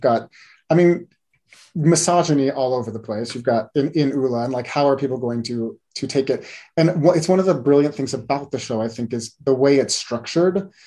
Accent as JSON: {"language": "English", "region": "West Coast", "country": "United States", "tie": "born or raised there", "said": "I grew up on the West Coast, so I was not quite as in touch with musical theater on Broadway and in New York as a lot of people were."}